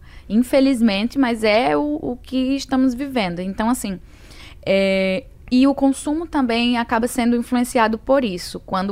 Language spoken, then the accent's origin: Portuguese; Northeast Region, Brazil; Sou mulher, sou nordestina, vim de uma classe socioeconômica diferenciada